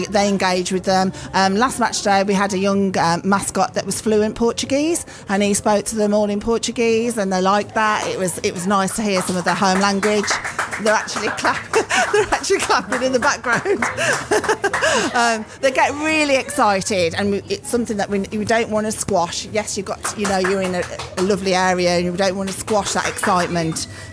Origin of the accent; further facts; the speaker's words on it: Cannock, West Midlands, United Kingdom; Well, we're local people ourselves. We come from Cannock, so we're local people.